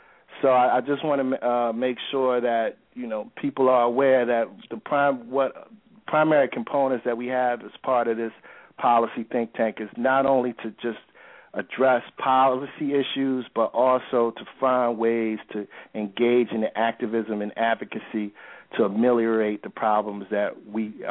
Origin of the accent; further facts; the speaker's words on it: Philadelphia, Pennsylvania, United States; in cities such as Chicago and my hometown of Philadelphia